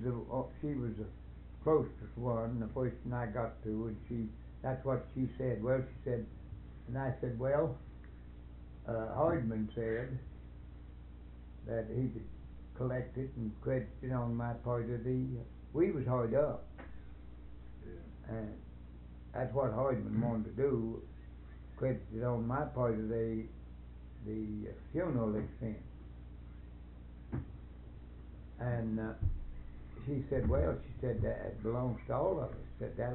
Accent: Ohio, United States; When we first come here, we come from Ohio, and we lost about everything we had.

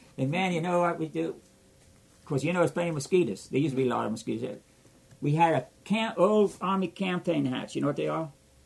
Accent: Missouri, United States; You know, I'm from Missouri, but I always had to try it out.

